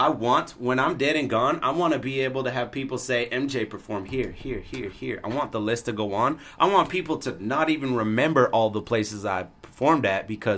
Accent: Calgary, Alberta, Canada; I'm from Calgary, man. They call that Cowtown, like the city of country.

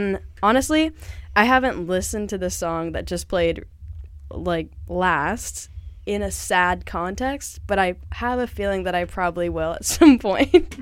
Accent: United States; I'm from the States, so that's a crazy time.

